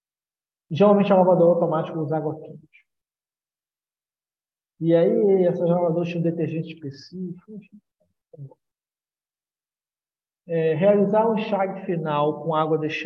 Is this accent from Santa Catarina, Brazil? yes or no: no; Rio de Janeiro, Brazil; Eu sou aqui do Rio de Janeiro